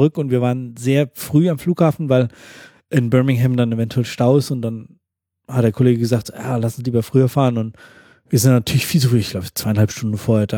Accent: Germany; Naja, ich komme aus Deutschland, Großbritannien ist lokal genug.

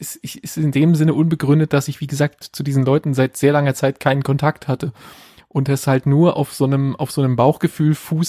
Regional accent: Berlin, Germany; wo ich bin in Berlin groß geworden, da bis in die frühen 90er gelebt

